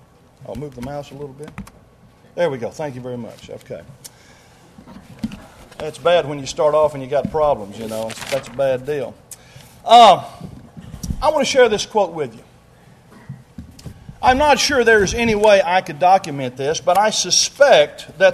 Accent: Arkansas, United States; I grew up in Northeast Arkansas. I grew up in a family of five.

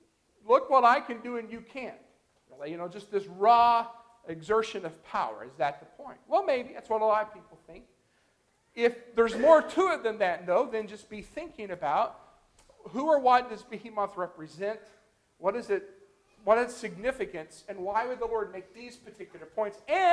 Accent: Scotland, United Kingdom; as a Scot, you know, I have to say

